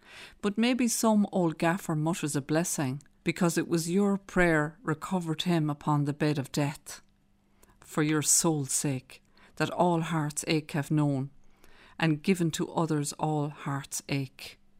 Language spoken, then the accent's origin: English; Galway, Connacht, Ireland; I'm from Galway.